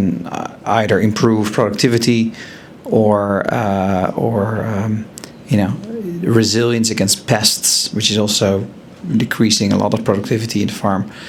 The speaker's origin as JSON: {"language": "English", "country": "Israel", "said": "Funnily enough, my home country in Israel"}